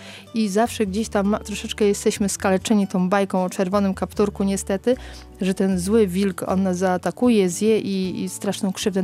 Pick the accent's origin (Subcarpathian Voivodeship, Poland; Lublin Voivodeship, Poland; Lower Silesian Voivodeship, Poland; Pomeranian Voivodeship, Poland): Lower Silesian Voivodeship, Poland; Jelenia Góra; now in Białystok, Poland; jak tu przeprowadziłam się do Białegostoku, bo pochodzę z Jeleniej Góry, to stwierdziłam, że tych terenów po prostu nie znam.